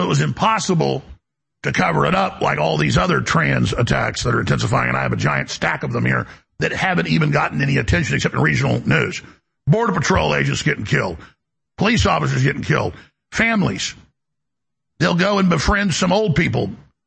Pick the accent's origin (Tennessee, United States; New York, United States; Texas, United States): Texas, United States; Dallas; I mean, I grew up in Dallas in the 80s